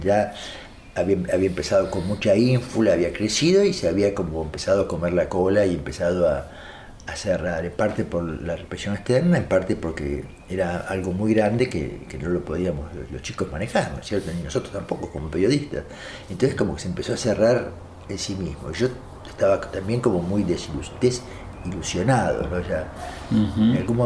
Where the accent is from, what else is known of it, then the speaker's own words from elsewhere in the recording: Argentina; una de las cosas que hice como argentino